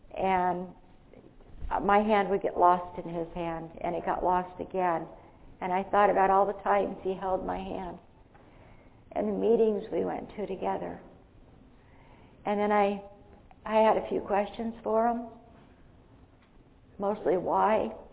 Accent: United States; born there; I always am so grateful that I was born in this country. I was born in America, so I had freedom.

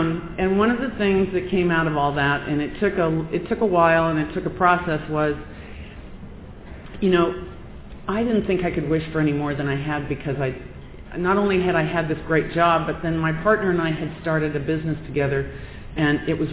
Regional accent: United States; to Iran, I was terrified to go as an American.

